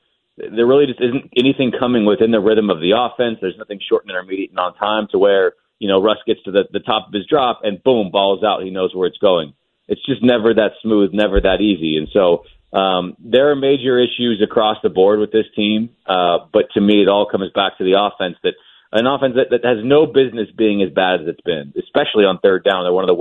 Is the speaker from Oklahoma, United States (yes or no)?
no; Seattle, Washington, United States; and I grew up in Seattle, so I'm very familiar with what happened before I covered the team